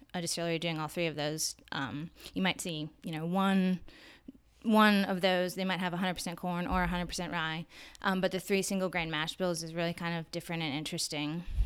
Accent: Ohio, United States; moved away as an adult; So originally I'm from Ohio. I grew up there all the way through college, and for college I studied theater

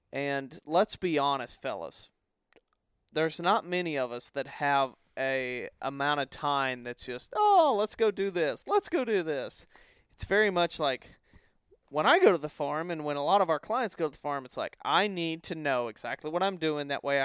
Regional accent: the Ozarks, United States; You know, my hometown, I think back to there's this giant deer everybody's talking about. And, you know, giant for the Ozarks.

